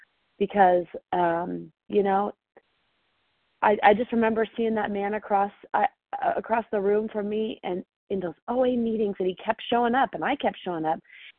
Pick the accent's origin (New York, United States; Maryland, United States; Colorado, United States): Colorado, United States; I'm recovered from Colorado.